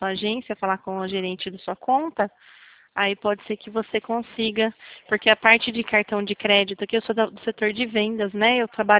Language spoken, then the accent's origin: Portuguese; São Paulo, Brazil; Eu sou do interior de São Paulo.